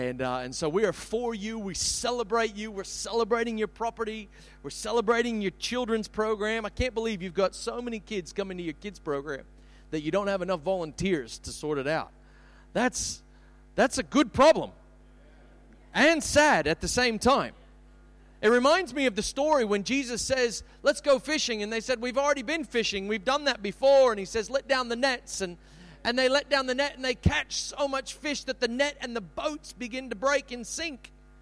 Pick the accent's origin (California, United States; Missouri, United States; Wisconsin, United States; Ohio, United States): California, United States; San Jose; born there; accent: Australian/American; I do have a very weird accent. It will fluctuate between Australian and American throughout the next period of time that we are together. I was born in San Jose, California.